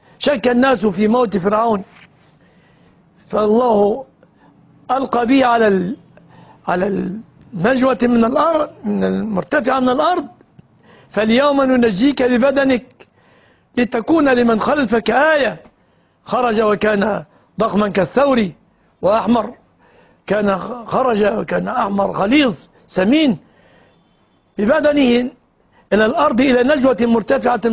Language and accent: Arabic; Egypt